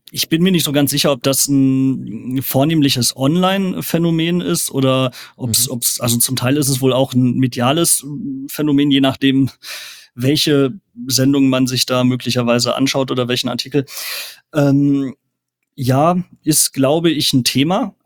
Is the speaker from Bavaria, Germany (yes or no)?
no; Bochum, North Rhine-Westphalia, Germany; Also ehrlich, natürlich, als Bochumer wünscht man sich die Punkte, ist ja klar.